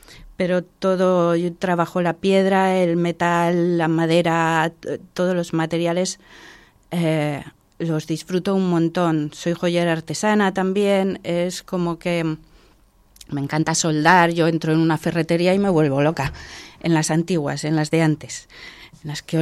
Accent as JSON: {"language": "Spanish", "town": "Maliaño", "region": "Cantabria", "country": "Spain", "tie": "born or raised there", "said": "yo vengo de Cantabria, de Maliaño, que es un pueblo obrero con muchas fábricas, Alcatel, grandes hornos de fundición. Yo jugaba de niña en esas fábricas"}